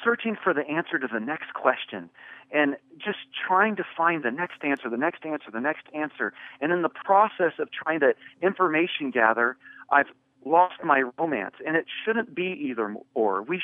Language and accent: English; California, United States; I never heard the gospel until I was 19 years of age. I grew up in California